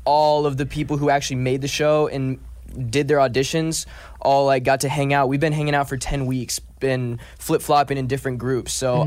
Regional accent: Cleveland, Ohio, United States; I'm 18. I'm from Cleveland, Ohio.

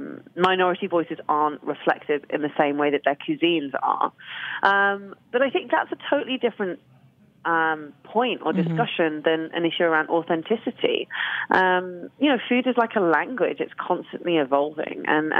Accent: United Kingdom; I mean, I definitely think of myself as British, first and foremost. Mm-hmm. You know, I only have a British passport. Like, that's my only national identity.

